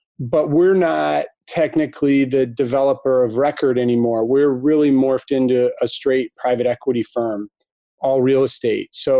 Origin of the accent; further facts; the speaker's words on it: Ann Arbor, Michigan, United States; Came back to my hometown, Ann Arbor